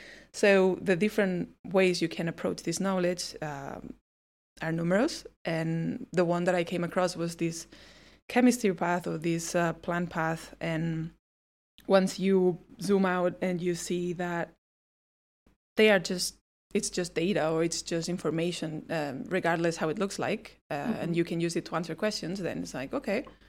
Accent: Barcelona, Catalonia, Spain; So I'm from Barcelona

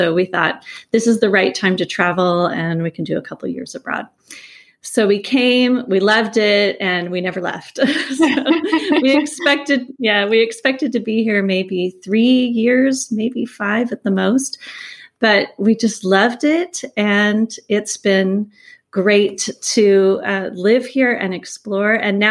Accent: California, United States; moved away as an adult; also born or lived in San Francisco; now in Switzerland; Sure. Yeah, I grew up in California and we were living in San Francisco and we thought it might be fun to live abroad.

